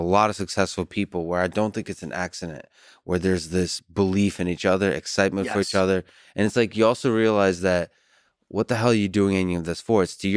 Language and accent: English; United States; I'm American through and through